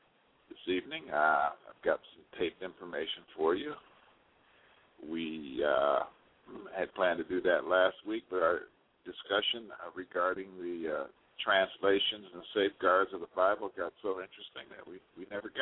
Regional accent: Detroit, Michigan, United States; born there; I am broadcasting from Detroit, Michigan, where I was born. I was born in Henry Ford Hospital. I don't think you can get any more Detroit than that.

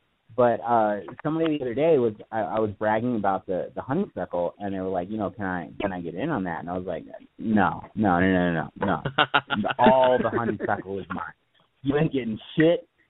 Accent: Missouri, United States; But, like, you know, I grew up in Missouri, and it's everywhere.

